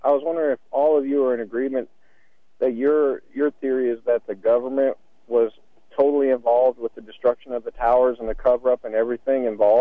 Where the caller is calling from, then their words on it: Greeley, Colorado, United States; from Greeley.